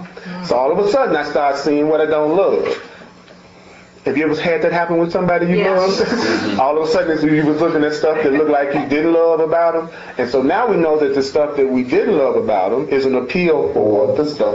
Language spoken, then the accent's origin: English; Memphis, Tennessee, United States; I grew up in Memphis, and the year that I graduated from high school, right when I was about to graduate, Martin Luther King was assassinated in Memphis.